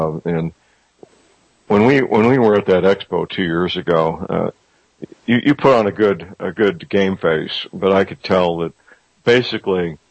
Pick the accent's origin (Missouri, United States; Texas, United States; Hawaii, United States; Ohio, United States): Missouri, United States; St. Louis; answered by fine young men and women in St. Louis, Missouri, my hometown